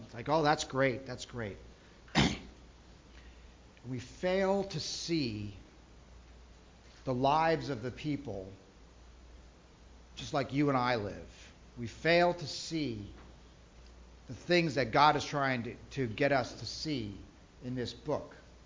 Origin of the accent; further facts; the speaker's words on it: United States; You know, I'm an American. I live in this country. Everything I know is about this country.